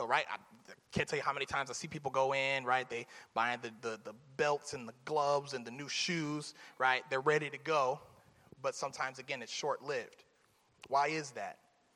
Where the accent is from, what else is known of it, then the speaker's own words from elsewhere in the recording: Florida, United States; Side note, it has nothing to do with nothing, but I'm from Florida.